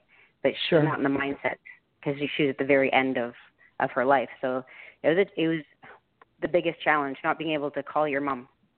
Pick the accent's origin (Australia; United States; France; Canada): Canada; we grew up Roman Catholic in Canada, where my parents went to church on special occasions. That was my mom was from Italy.